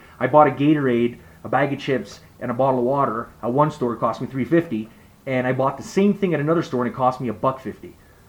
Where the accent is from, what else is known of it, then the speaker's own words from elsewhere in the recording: Canada; being a Canadian